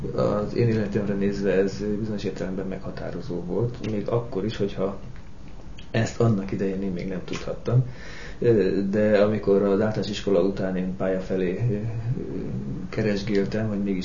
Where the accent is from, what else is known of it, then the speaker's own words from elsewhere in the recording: Barcs, Somogy, Hungary; born there; Én egy 4 gyermekes családban születtem, Barcson egész pontosan 1955-ben.